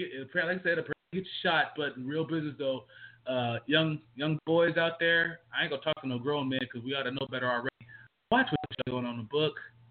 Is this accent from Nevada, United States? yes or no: yes; Las Vegas, Nevada, United States; See, I'm from Vegas, the official home of the strip club.